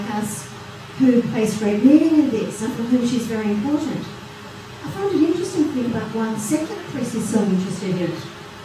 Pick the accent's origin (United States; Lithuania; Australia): Australia; encapsulates many of the values and virtues that we hold dear as an Australian community.